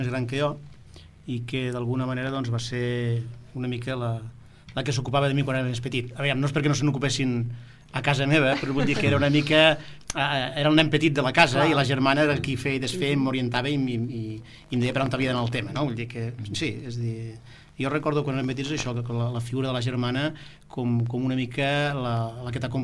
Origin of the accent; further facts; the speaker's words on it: Móra, Catalonia, Spain; born there; jo vaig néixer a la Sénia, que és una masia, com per entendre'ns, fora de Móra, perquè quan jo vaig néixer fa 45 anys